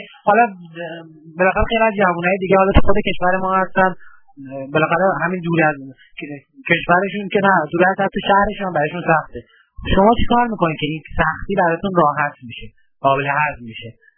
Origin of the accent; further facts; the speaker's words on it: Tehran, Tehran Province, Iran; now in Bahrain; من شخصا از تهران اومدم